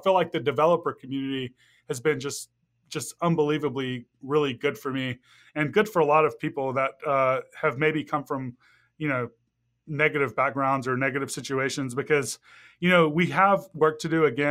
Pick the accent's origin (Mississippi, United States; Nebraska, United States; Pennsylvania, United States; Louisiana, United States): Mississippi, United States; growing up in Mississippi and being part of like an Arab family.